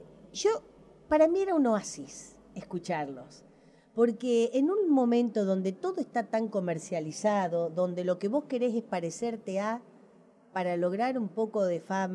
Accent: Cañuelas, Buenos Aires Province, Argentina; lo hacía en mi Cañuelas, en mi pueblo

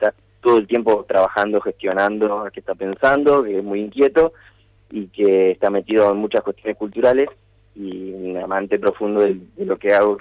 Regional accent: Santa Fe, Argentina; somos muchísimos músicos santafesinos

